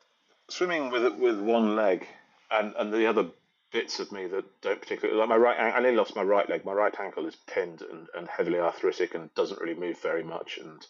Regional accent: Yorkshire and the Humber, United Kingdom; I grew up in the Yorkshire Dales and, you know, we mucked around in rivers

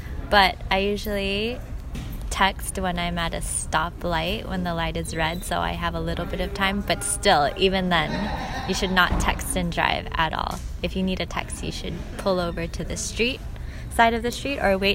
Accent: Philippines; I'm from the Philippines.

